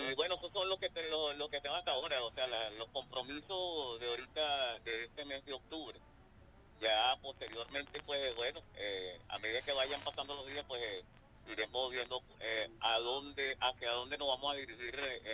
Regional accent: Barinas, Venezuela; Ya voy a estar también en la feria del Pilar, en Barina, en mi tierra natal.

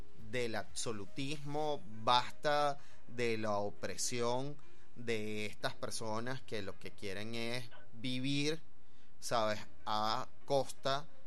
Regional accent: Venezuela; nuestros símbolos como venezolanos es importante, porque es parte de nuestra identidad, no solamente como venezolanos

